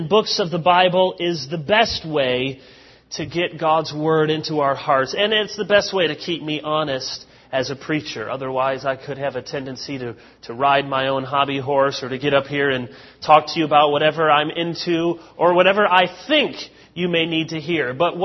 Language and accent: English; Grand Rapids, Michigan, United States; also born or lived in Chicago; I was born in Chicago. I grew up mostly in Grand Rapids, went to Hope College, which is over there in Holland